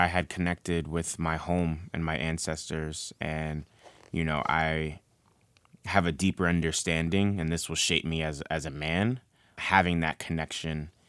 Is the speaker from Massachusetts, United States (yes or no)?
no; Bronx, New York, United States; Well, I was veering off on the wrong path, as that's easy to do growing up in the South Bronx